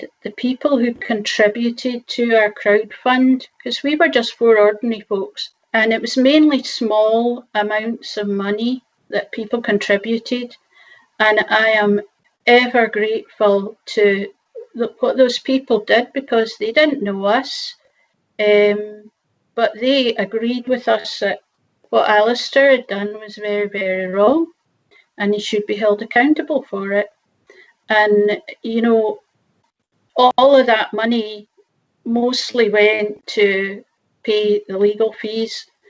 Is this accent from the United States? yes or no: no; Edinburgh, Scotland, United Kingdom; now in Orkney, United Kingdom; I was born in Edinburgh, 10 Claremaston Drive